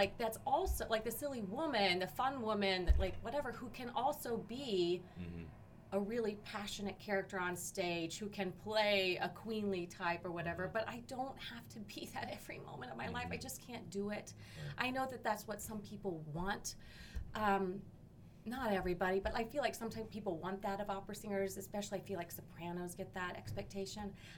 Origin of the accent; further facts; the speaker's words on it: Oklahoma, United States; we all drove to Dallas because I'm from Oklahoma